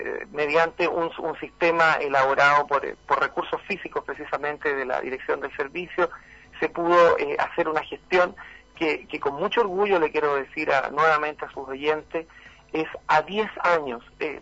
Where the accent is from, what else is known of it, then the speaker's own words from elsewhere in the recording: Chile; con legítimo orgullo como chileno